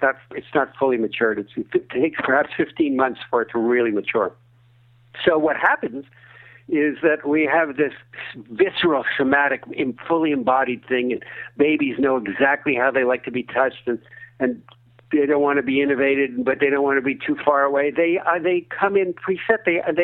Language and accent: English; Canada; I'm Canadian.